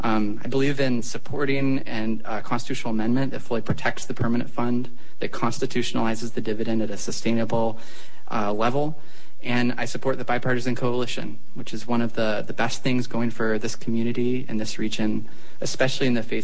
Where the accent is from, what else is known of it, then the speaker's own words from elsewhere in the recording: Sitka, Alaska, United States; I I was born here in Sitka. I grew up here. I live here. I care about this community.